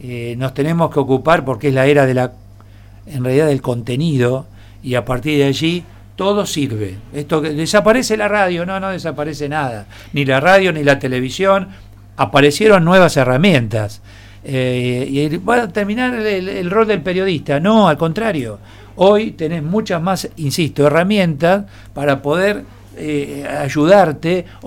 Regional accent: Mar del Plata, Buenos Aires Province, Argentina; now in Buenos Aires, Argentina; Sí, mis padres ya cuando éramos muy chiquitos se instalaron en Mar del Plata y siguen en Mar del Plata. Y después, bueno, la vida nos va llevando por distintos. Pero ahí estuvo mi niñez, adolescencia en Mar del Plata, sí.

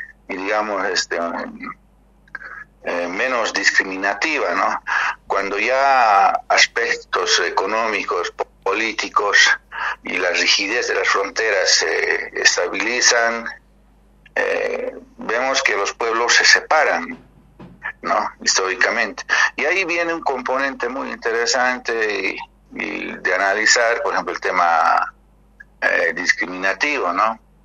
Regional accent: Bolivia; nosotros como bolivianos de la parte sur de Bolivia estamos muy compenetrados y hermanados, incluso familiarmente, con el norte argentino

